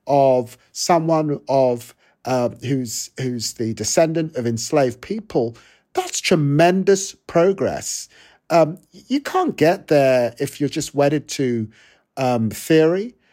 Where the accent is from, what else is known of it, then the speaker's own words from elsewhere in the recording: Tottenham, London, United Kingdom; I grew up poor in Tottenham, working class.